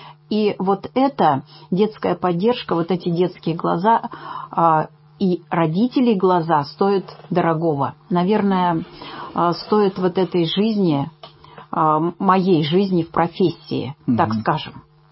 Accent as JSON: {"language": "Russian", "region": "Siberia", "country": "Russia", "said": "Нет, вообще я сибирячка, но вот понятно."}